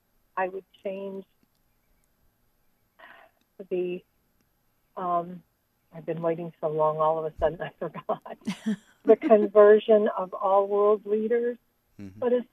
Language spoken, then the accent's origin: English; Mishawaka, Indiana, United States; Actually, we're visiting in Bullhead City, but we're from Mishawaka, Indiana.